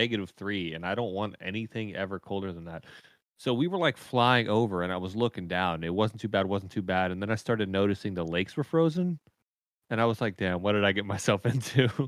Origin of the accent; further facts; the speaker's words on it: Florida, United States; I'm from Florida.